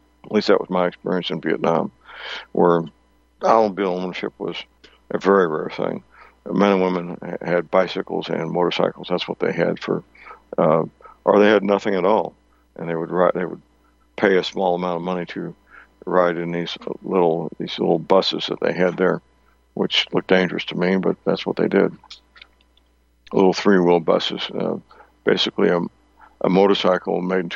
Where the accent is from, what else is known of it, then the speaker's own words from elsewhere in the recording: St. Louis, Missouri, United States; And I know that growing up in St. Louis in the 1950s, the remnants of that were still pretty much in force